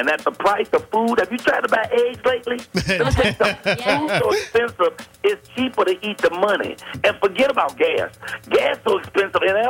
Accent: Chicago, Illinois, United States; of course, I'm from Chicago, the project Southside, and so anytime I could do Chicago, it's always a joy.

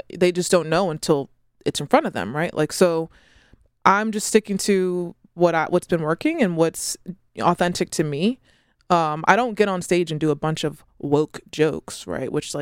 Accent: United States; So these are the silly things that I have to do to prove that I'm American.

